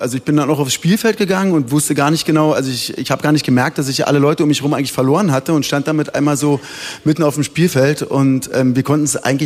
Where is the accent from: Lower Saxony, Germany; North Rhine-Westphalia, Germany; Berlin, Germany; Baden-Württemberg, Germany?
Berlin, Germany; Köpenick; born there; Na, erstmal bin ich geboren in Köpenick